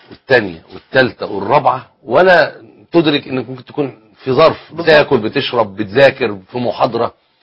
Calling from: Morocco; من المغرب

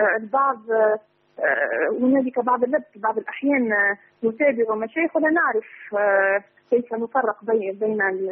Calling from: Tunisia; من تونس، وقد كلمت فضيلتكم الأسبوع الماضي

